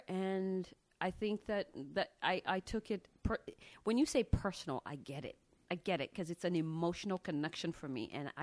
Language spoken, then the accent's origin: English; Ethiopia; also born or lived in Nairobi, Kenya; I come from Ethiopia. We, you know, ran away from Ethiopia and then ended up, you know, going to Kenya where there was a refugee camp there. And then we ended up living in Nairobi, Kenya as well.